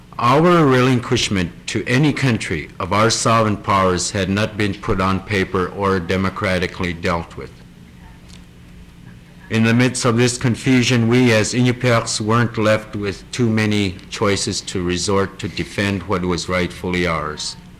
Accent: Wainwright, Alaska, United States; I was born here in Barrow. And I grew up in Wainwright until both of my grandparents passed away when I reached adulthood.

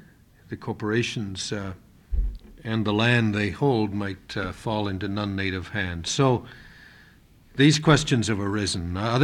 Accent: Canada; I'm from Canada, but I've spent 3 years in the Canadian and sub-Canadian Arctic and sub-Arctic regions holding meetings in the 1970s there

